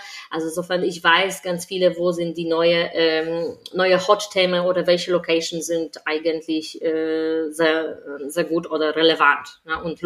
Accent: Poland; now in Germany; Ich komme ursprünglich aus Polen.

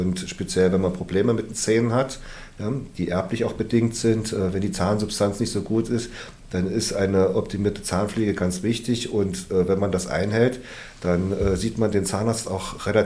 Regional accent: Harz, Germany; ich komme ja eigentlich aus dem Harz und ich kenne das eigentlich so, dass wir im April, manchmal auch im Mai, immer noch Schnee hatten

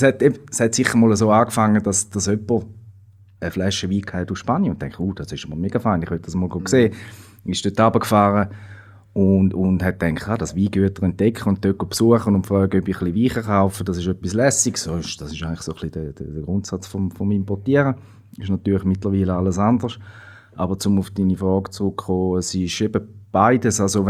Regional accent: Switzerland; bei uns in der Schweiz

